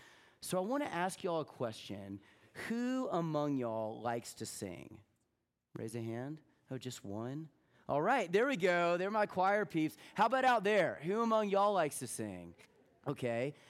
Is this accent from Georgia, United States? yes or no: yes; Atlanta, Georgia, United States; also born or lived in Texas; know that I was born in Texas. I grew up in Atlanta, Georgia.